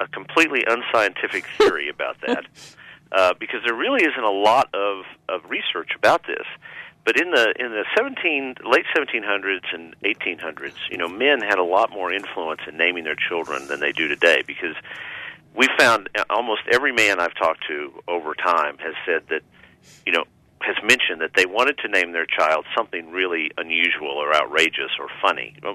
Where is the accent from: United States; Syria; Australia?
United States; Texas; talking to people that I knew growing up in Texas that had unusual names